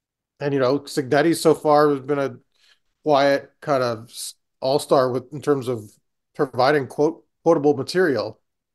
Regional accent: Chicago, Illinois, United States; and growing up in Chicago, we had Pulaski Day.

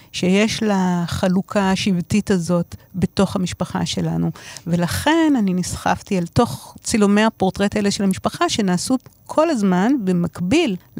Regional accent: Tel Aviv, Tel Aviv District, Israel; אני תל אביבית פחדנית.

